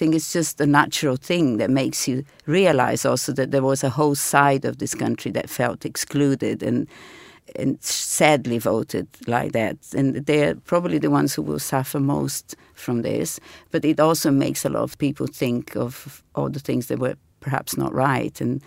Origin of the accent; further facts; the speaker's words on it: Brazil; I'm from Brazil and my family is a real mixture, like many in Brazil